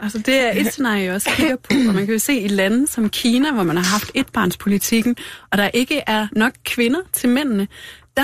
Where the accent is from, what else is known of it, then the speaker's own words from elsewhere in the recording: North Denmark Region, Denmark; Altså nu vil jeg sige, jeg er vokset op i Nordjylland